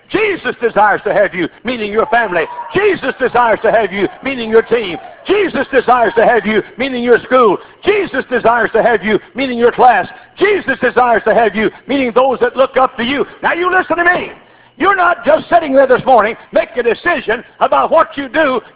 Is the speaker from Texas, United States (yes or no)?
yes; Texas, United States; Because Texas is a bootlegging state in America. That's my home state. I'm proud of it.